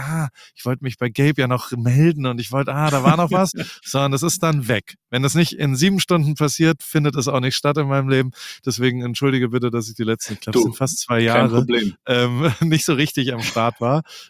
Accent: Heidelberg, Baden-Württemberg, Germany; born or raised there

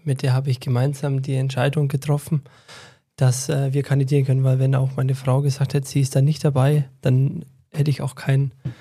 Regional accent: Wassertrüdingen, Bavaria, Germany; ich komme ja aus dem Ortsteil, ich komme aus Schopdach, ich komme nicht direkt aus Wassertrüdingen, obwohl man ja sagt, die Vorstadt. Mhm. Ich will einfach hier bleiben. Mir ist die Heimat wichtig geworden.

